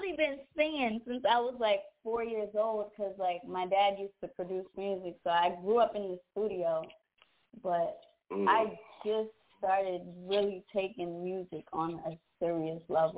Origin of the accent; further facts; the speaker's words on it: New York, United States; I'm from Harlem.